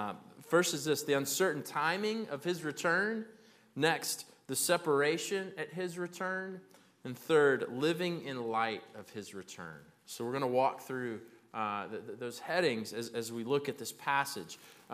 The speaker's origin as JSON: {"language": "English", "town": "Galveston", "region": "Texas", "country": "United States", "tie": "born there", "said": "Now, I was born in Galveston, Texas, and I only lived there for about 3 weeks after I was born."}